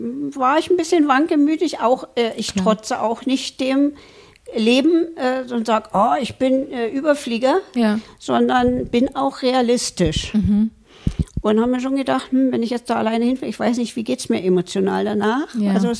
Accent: Frankfurt, Brandenburg, Germany; moved away as an adult; Ich bin groß geworden in Frankfurt an der Oder.

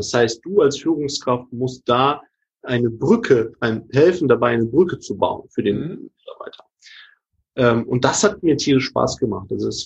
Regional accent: Hamburg, Germany; ich komme ja aus Hamburg

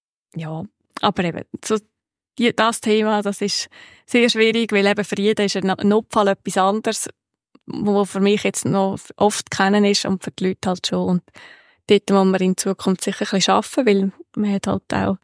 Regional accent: Aargau, Switzerland; Und zwar im Aargau ist der grösste natürlich, dort, wo ich aufgewachsen bin.

